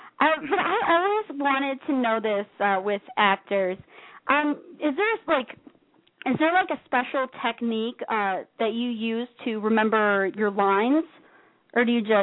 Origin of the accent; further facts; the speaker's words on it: Chicago, Illinois, United States; Well, now I'm going to have to share that spot because I'm from Chicago as well.